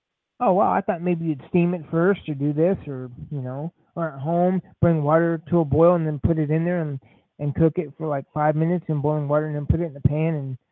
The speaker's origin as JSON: {"language": "English", "town": "San Francisco", "region": "California", "country": "United States", "tie": "born there", "said": "Well, wait a minute. I was born in San Francisco."}